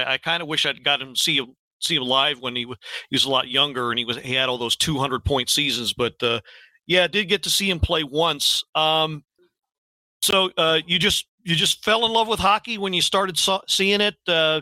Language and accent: English; Gambrills, Maryland, United States; Down the way not very far from where I grew up. I grew up in Gambrels.